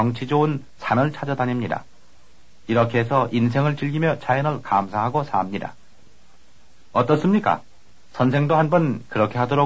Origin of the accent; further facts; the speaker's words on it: South Korea; 나는 원래 시골에서 나와서 시골에서 자란 사람이라서 시골의 평화스러운 풍경이 늘 그립고